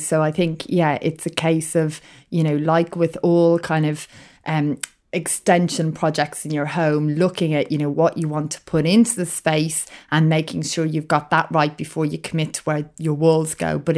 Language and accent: English; Ireland; when I was growing up in Ireland